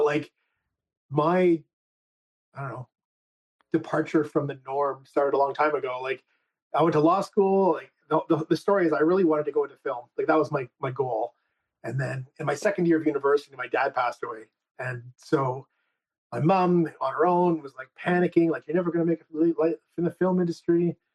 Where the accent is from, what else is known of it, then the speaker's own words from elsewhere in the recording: Montreal, Quebec, Canada; We grew up in Montreal together in the same kindergarten.